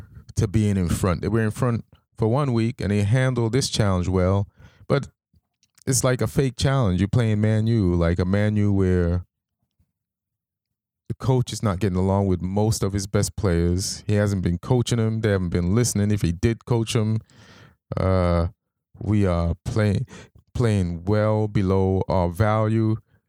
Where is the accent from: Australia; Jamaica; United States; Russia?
Jamaica; I'm black. I grew up in Jamaica